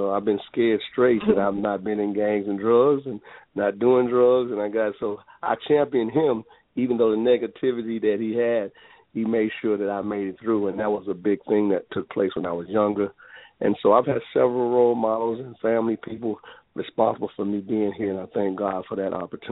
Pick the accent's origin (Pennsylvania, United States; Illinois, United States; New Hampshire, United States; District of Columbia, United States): Illinois, United States; I grew up down near Robert Taylor and in the low end, as we call it, around 43rd and Ellis. Moved around quite a bit throughout the city.